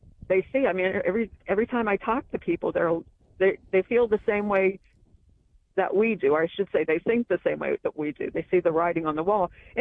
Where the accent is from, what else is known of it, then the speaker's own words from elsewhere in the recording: the South, United States; I'm an American, but now I'm a Southerner because I see what they've done to the rest of the country